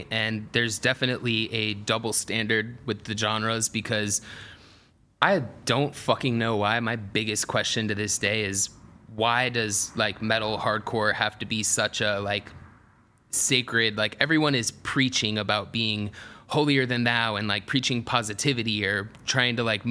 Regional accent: Atlanta, Georgia, United States; I grew up in Atlanta

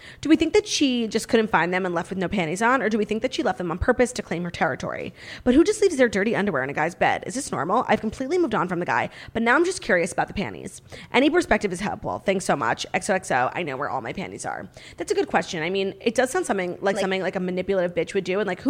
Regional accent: Baltimore, Maryland, United States; We are both from Baltimore, so this isn't a, oh, he moved around the corner kind of thing.

